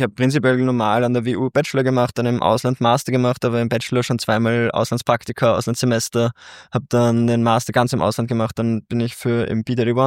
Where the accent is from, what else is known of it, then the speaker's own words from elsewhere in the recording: Vienna, Austria; bin ursprünglich aus Wien, habe hier sehr viel Netzwerk